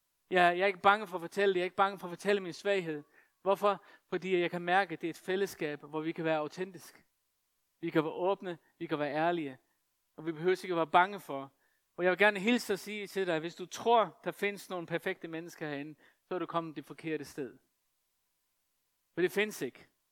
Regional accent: Faroe Islands; Jeg kommer fra Færøerne.

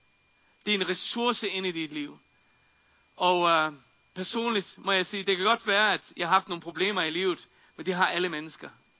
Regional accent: Faroe Islands; Jeg er født og opvokset på Færøerne.

